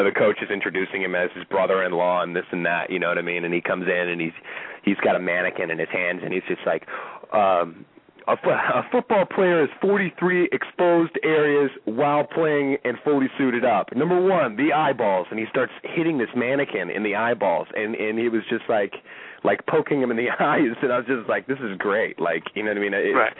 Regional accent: Hawaii, United States; I'm born and raised in Hawaii

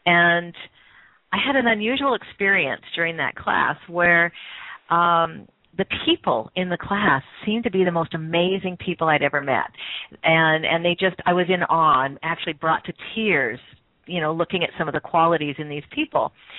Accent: British Columbia, Canada; I was born on Vancouver Island in Canada and grew up there.

